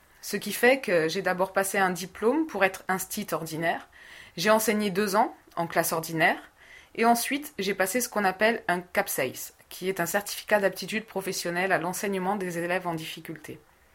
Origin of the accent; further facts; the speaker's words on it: Biarritz, Nouvelle-Aquitaine, France; Je suis née ici, hein, puis j'ai toujours habité ici. Voilà. Pur produit, pur produit.